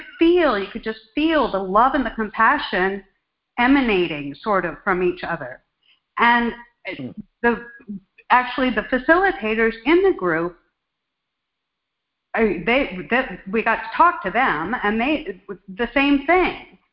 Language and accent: English; Roseville, United States; I am from Roseville and also an attendee from last week's retreat.